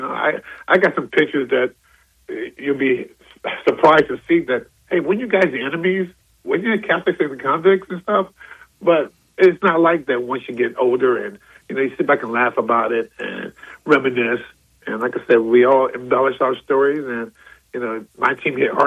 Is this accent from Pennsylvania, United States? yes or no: no; South Carolina, United States; I'm from South Carolina.